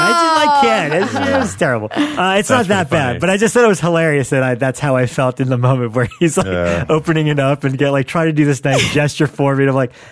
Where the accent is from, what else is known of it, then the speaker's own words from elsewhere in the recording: New York, United States; And I'm formerly from New York, so we kind of have that thing going.